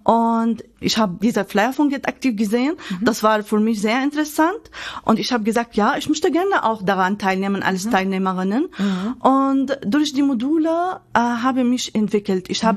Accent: Syria; German is a second language; now in Hanover, Germany; Ja, ich bin aus Syrien gekommen und ich habe gesagt, ich bin hier richtig.

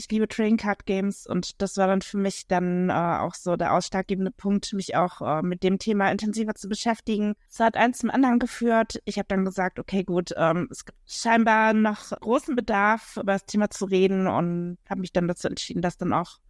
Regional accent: Cologne, North Rhine-Westphalia, Germany; ich komme aus Köln

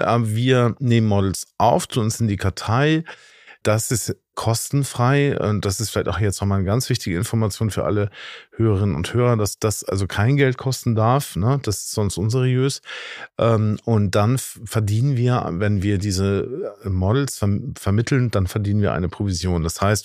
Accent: Hamburg, Germany; Ich bin ja hier aufgewachsen, ich bin ja Hamburger. Mir hat das eigentlich so gefehlt, in Hamburg zu sein.

